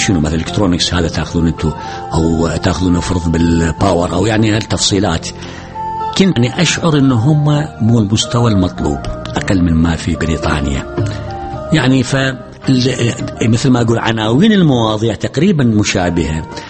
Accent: Iraq; انا الان عراقي ادرس هنا في الجامعه

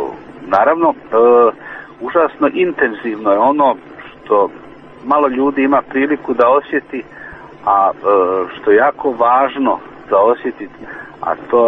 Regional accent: Bosnia & Herzegovina; also born or lived in Zagreb; a ja sam odrastao u Bosni i Hercegovini, a kasnije sam živio u Zagrebu.

